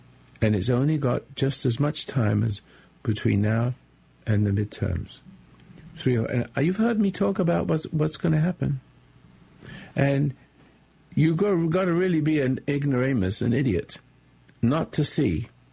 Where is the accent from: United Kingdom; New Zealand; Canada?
United Kingdom; England; now in United States; I'm an American. I'm from England. And I'm a naturalized American.